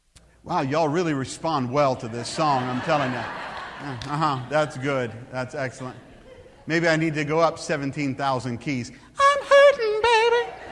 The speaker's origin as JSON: {"language": "English", "region": "Texas", "country": "United States", "said": "I drive a truck because I'm from Texas."}